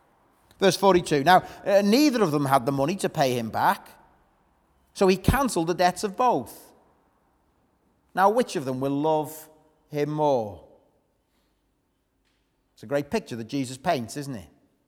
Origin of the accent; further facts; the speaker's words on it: United Kingdom; We're very polite, aren't we, as British people?